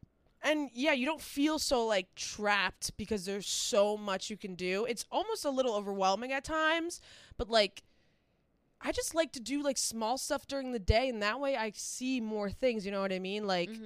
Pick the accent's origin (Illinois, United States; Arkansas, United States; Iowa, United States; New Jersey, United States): New Jersey, United States; But like, yeah, I think growing up in Jersey is kind of decisive. It really depends on where you live. Mm-hmm. I grew up in like a very affluent, like white town.